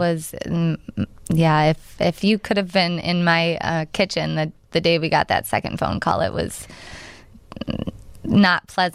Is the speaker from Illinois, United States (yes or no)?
yes; Rolling Meadows, Illinois, United States; I grew up in Rolling Meadows.